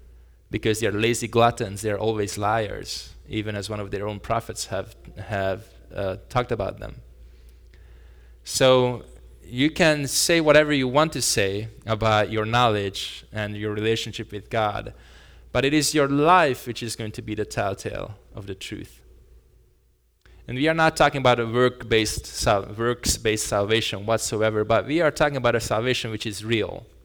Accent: Hungary; I am from Hungary, that's why the map of Hungary is right on that picture, and my wife is from Hungary as well. We were born and raised in Hungary, in the heart of Europe.

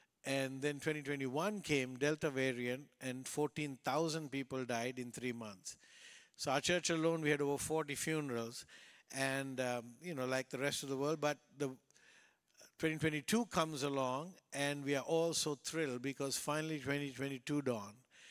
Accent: Sri Lanka; I come from Sri Lanka.

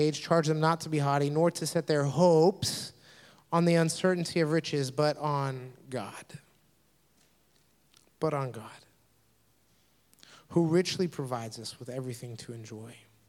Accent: The Woodlands, Texas, United States; I grew up in the Woodlands.

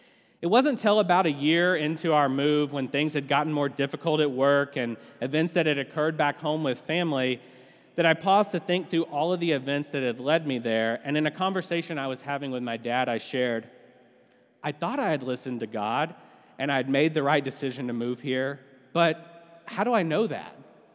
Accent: Texas, United States; moved away as an adult; now in Tampa, United States; Robin and I were born in Texas. We were raised in Texas. We went to college in Texas. And most of our family still lives in Texas.

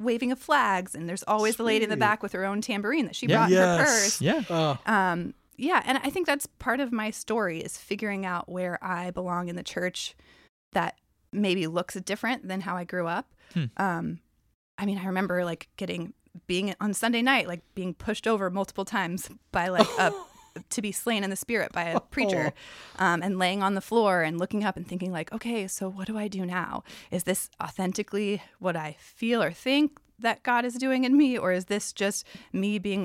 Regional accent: Oregon, United States; born there; also born or lived in Texas / Virginia / California / Washington; So I lived in Texas, Virginia, California, Oregon, Washington. And actually, me and my husband were born in the same small town in Oregon.

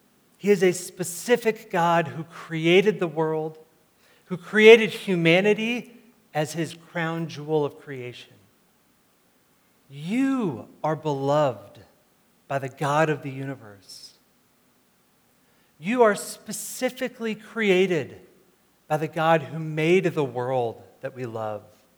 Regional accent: New York, United States; I grew up outside of New York City, going in and out of the city often.

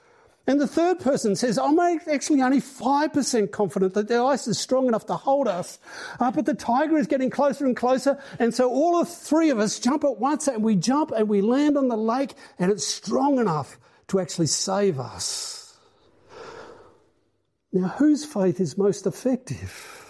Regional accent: Tasmania, Australia; Like I grew up in Tasmania.

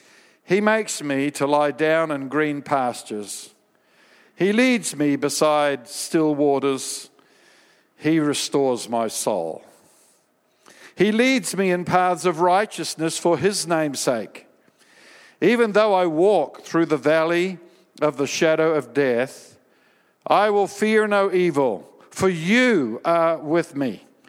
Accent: Australia; And yes, I am an Aussie, so you better own me.

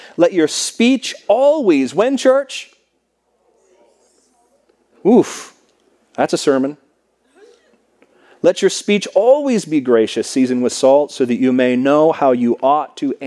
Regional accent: West Coast, United States; Where I come from San Diego up to Seattle, it's not the same.

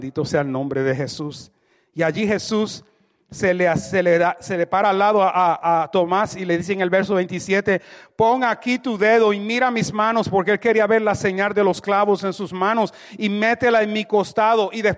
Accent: Puerto Rico; Dicen en mi pueblo allá, Puerto Rico, hay personas que no creen ni en la luz eléctrica, aleluya.

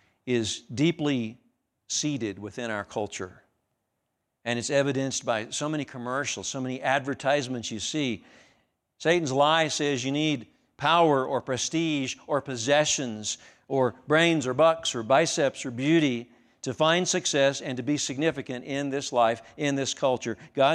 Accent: Amarillo, Texas, United States; I grew up in Amarillo. We didn't know where the key was to the front door, right?

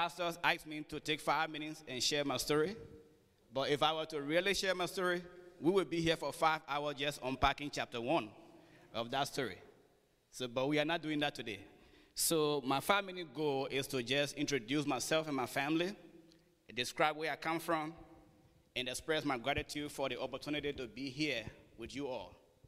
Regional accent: Liberia; I was born and raised in Liberia, a nation founded in 1822

